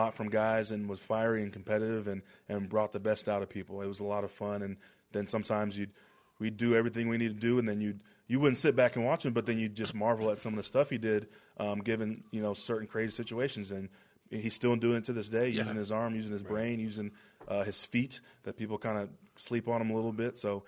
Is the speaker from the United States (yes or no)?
yes; Dallas, Texas, United States; now in Buffalo, United States; I'm from Texas, you know. Even though I'm from Dallas, I prefer things to be a little slower.